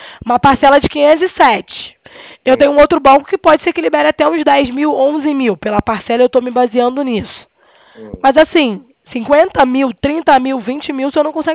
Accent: Rio de Janeiro, Brazil; Eu sou do Rio, por isso que eu sou carioca

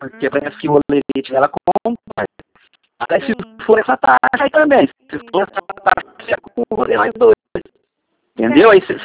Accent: Barretos, São Paulo, Brazil; Aí eu fui aqui em Barretos, que eu sou de Barretos, né?

